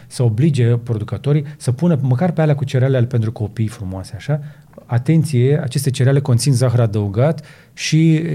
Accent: Romania; Noi suntem români

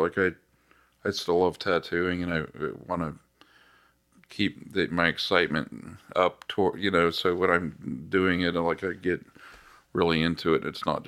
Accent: Kansas, United States; also born or lived in Denver / Texas / Arizona; I was born in Denver and I grew up in Kansas.

